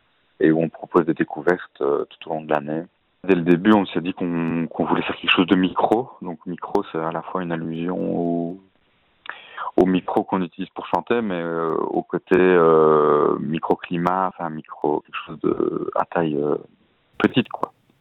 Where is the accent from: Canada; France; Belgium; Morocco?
Belgium; Liège, Wallonia; On est de Liège, on habite à Liège, on programme à Liège depuis des années